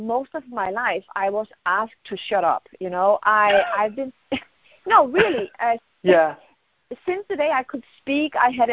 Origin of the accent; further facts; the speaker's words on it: Denmark; also born or lived in Morocco; I'm not born in Denmark. I was born in Morocco, but I grew up in Denmark.